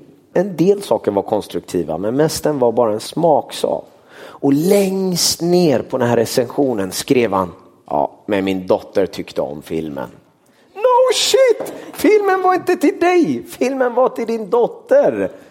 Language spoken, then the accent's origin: Swedish; Gothenburg, Västra Götaland County, Sweden; jag är från Göteborg